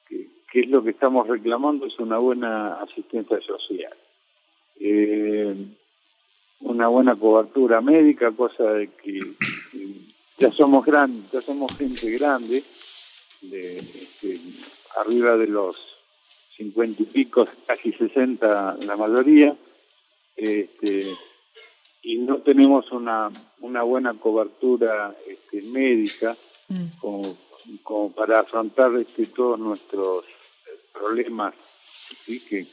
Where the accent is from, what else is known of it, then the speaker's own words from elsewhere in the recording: Bahía Blanca, Buenos Aires Province, Argentina; Yo soy de Bahía Blanca y, bueno, en este momento estoy residiendo en Bahía Blanca también.